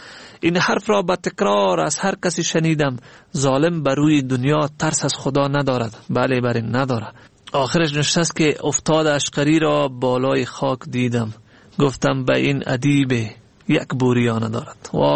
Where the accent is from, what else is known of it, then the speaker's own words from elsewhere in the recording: Afghanistan; ما افغانیم و همین هویت ماست